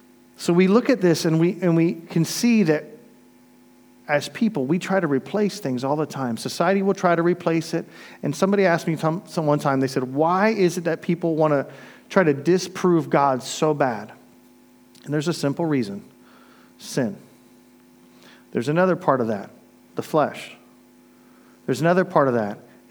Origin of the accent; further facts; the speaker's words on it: Florida, United States; I mean, I grew up in Florida, so we had to deal with wildlife all the time.